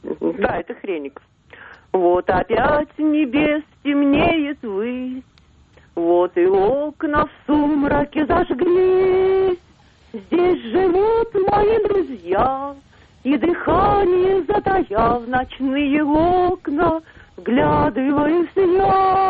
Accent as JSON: {"language": "Russian", "town": "Cherepovets", "region": "Vologda Oblast", "country": "Russia", "said": "Я из Череповца, есть такой город."}